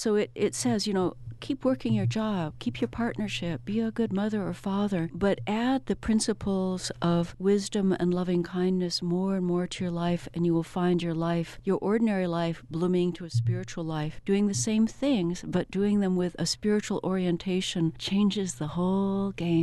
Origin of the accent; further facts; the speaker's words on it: United States; I'm an American Buddhist nun, as you can tell from my accent.